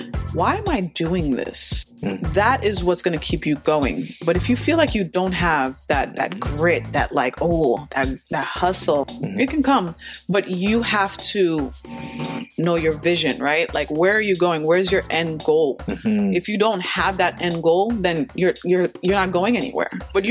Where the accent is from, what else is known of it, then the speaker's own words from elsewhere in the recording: New York, United States; I'm from New York, native New Yorker. Queens to Long Island. Still here in Long Island, unfortunately.